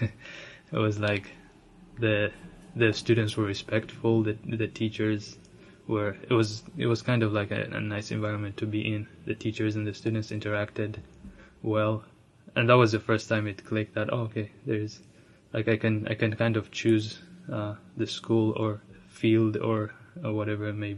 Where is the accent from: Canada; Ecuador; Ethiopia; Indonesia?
Ethiopia; moved away; also born or lived in Uganda; I've been in the US for about 5 years now, and originally I'm from Ethiopia, and I moved to Uganda as a refugee. Lived there for about 9 years, and moved here then.